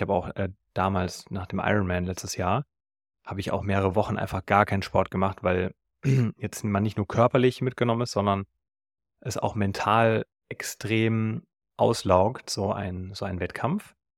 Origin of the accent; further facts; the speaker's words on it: Frankfurt, Hesse, Germany; auch wenn ich hier in meiner Heimatstadt bin, in Frankfurt, dann ja, gibt es hier keine feste Wohnung